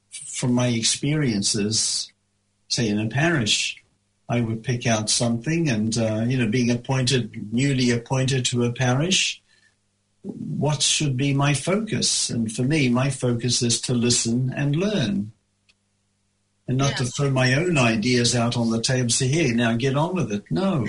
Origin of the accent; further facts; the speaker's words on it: New Zealand; moved away; also born or lived in United States; Yeah, I came back in time to spend time with my mum, which was fantastic. I buried Dad before I went to the United States, and I buried Mum after coming back from the States.